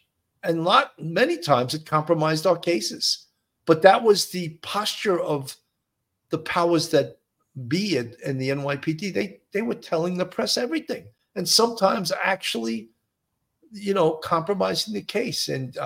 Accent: Midwest, United States

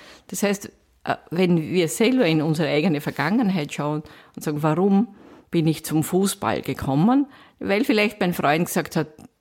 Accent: Vienna, Austria; seit 2001 bin ich wieder sozusagen zurück in meine Heimatstadt. Ich bin an der Technischen Universität Wien Professorin für Wirtschaftsinformatik.

